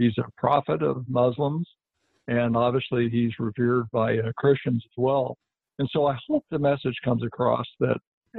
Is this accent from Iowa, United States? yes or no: yes; Iowa, United States; I'm originally from Iowa, and I am familiar with it.